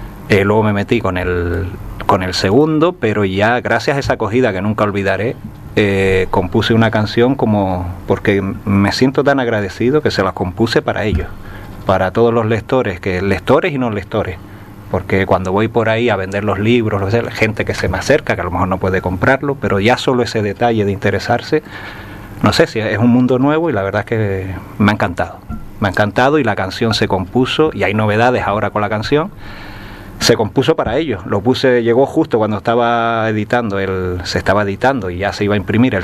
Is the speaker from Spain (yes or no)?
yes; Morro Jable, Canary Islands, Spain; born or raised there; also born or lived in Castilla-La Mancha